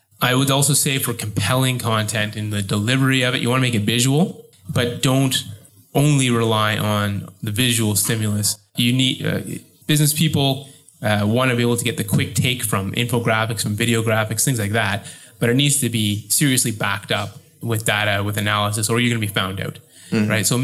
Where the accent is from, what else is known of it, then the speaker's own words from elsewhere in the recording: Canada; now in Hong Kong; So I'm originally from Canada, living here in Hong Kong for about 6 years